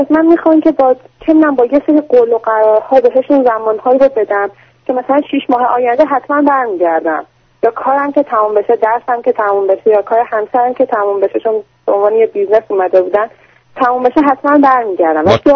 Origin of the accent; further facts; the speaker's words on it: Iran; moved away as an adult; now in Australia; حدود یک سالی هستش که از ایران مهاجرت کردم به استرالیا.